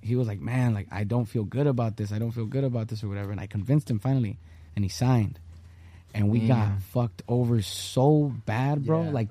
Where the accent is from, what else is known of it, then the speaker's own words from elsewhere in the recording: Los Angeles, California, United States; now in Las Vegas, United States; Live in Vegas, born and raised in South Central LA.